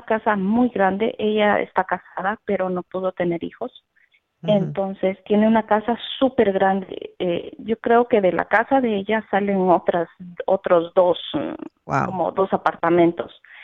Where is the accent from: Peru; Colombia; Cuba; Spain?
Colombia; mi papá y yo nos venimos de Colombia a vivir aquí también